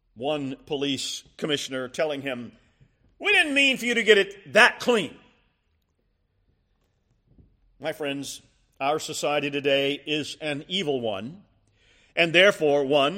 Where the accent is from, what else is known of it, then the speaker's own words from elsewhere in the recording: Columbia, South Carolina, United States; in a city like Greenville or my hometown of Columbia